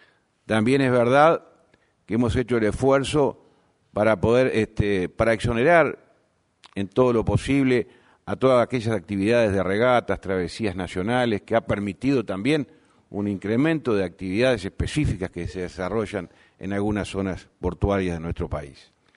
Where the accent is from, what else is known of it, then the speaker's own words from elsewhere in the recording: Uruguay; condiciones que nos permitan sentirnos orgullosos como uruguayos